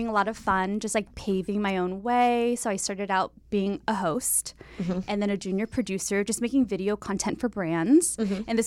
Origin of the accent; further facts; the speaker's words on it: California, United States; Yes, I'm from the Bay Area.